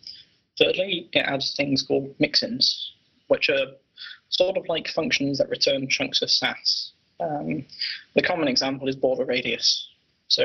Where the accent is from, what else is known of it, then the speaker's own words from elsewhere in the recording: Wales, United Kingdom; born there; I was born in Wales in 1989.